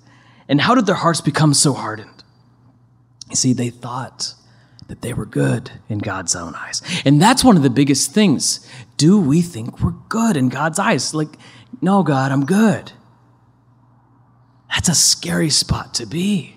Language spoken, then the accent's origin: English; Midwest, United States; I grew up in the Midwest, where there is a church on every single corner.